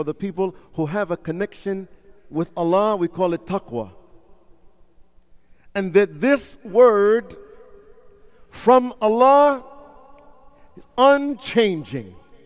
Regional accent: Brooklyn, New York, United States; Now, many of you, I grew up in Brooklyn, New York, so my reality, my background is different.

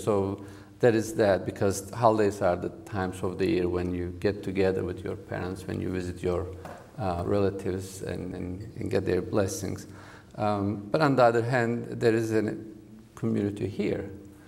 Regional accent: Turkey; English is a second language; now in United States; say where I was born and raised in Turkey, you don't get that experience.

